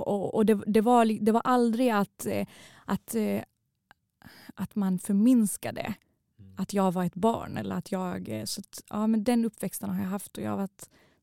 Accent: Malmö, Skåne, Sweden; accent: Malmö; jag kom från Malmö, en tjej som inte kunde enligt dem jättebra svenska, för att jag hade ju den här brytningen, och där man pratar inte så i Kristianstad.

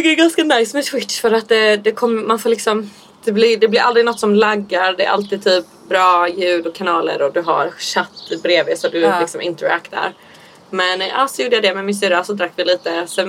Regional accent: Skåne, Sweden; Men vi hade en riktigt deppig dusch i källaren i huset där jag växte upp i Skåne.

